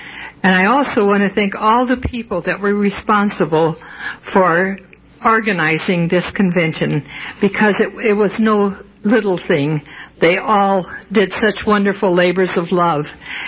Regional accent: Portland, United States; from the Portland area.

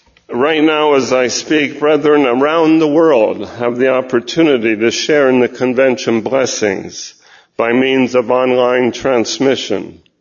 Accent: California, United States; As a child growing up in Northern California, I attended Bible student meetings and conventions regularly.

